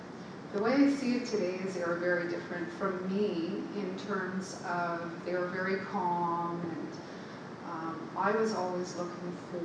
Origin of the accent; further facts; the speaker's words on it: Ottawa, Ontario, Canada; born there; I was born in Ottawa into a family that adopted me.